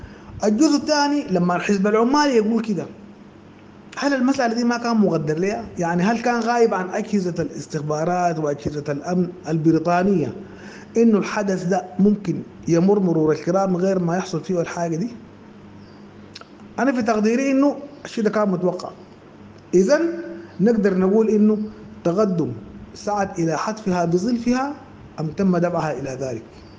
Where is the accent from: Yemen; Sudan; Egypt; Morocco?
Sudan; احنا كشعب سوداني